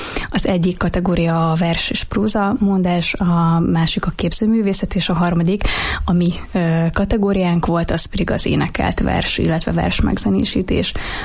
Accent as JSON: {"language": "Hungarian", "town": "Miskolc", "region": "Borsod-Abaúj-Zemplén", "country": "Hungary", "said": "mivel Miskolcról származom, és ott kezdtem a mutatni a pályafutásom elejét, és ott ismertük meg egymást, ezért még amikor ott éltem"}